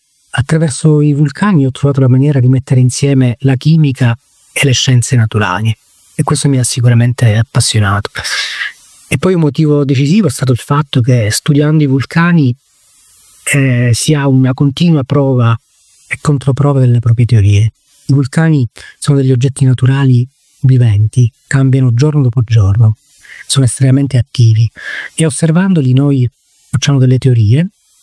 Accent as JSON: {"language": "Italian", "region": "Sicily", "country": "Italy", "tie": "born or raised there", "said": "io sono siciliano di nascita, in realtà sono anche siciliano di formazione."}